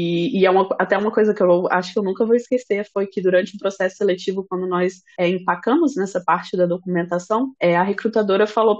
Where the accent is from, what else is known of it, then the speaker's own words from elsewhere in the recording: Brasília, Federal District, Brazil; sou formada em engenharia de computação, sou de Brasília, estudei na UNB